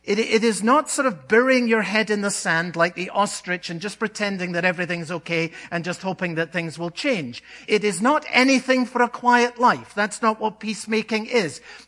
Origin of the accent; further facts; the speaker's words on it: Scotland, United Kingdom; as a boy growing up in Scotland